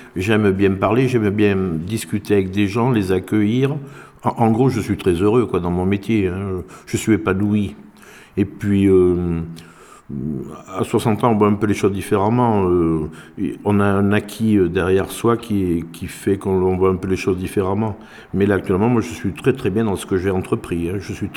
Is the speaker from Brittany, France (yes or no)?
no; Périgueux, Nouvelle-Aquitaine, France; Oui, je suis de Périgueux et j'ai vécu une grande majeure partie de ma vie en Dordogne, enfin à Périgueux notamment. Et je suis très content aussi d'être périgordais